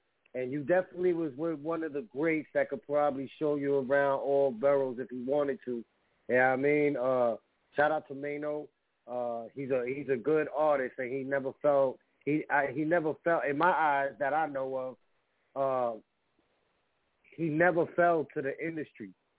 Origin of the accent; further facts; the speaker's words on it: New York City, New York, United States; You know, I'm from New York City.